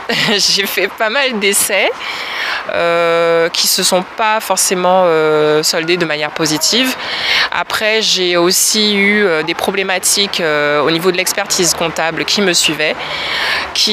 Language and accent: French; French Guiana, France; puisque je suis guyanaise